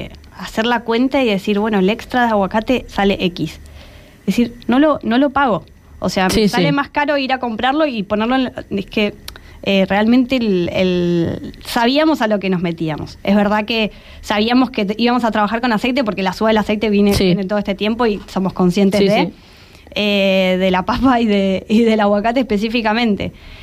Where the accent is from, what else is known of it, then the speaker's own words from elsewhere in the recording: Argentina; como los tres somos argentinos